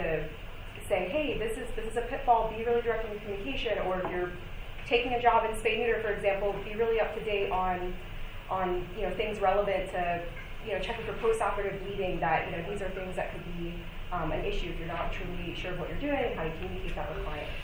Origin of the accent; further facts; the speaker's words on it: Maryland, United States; So this was where I grew up in Maryland.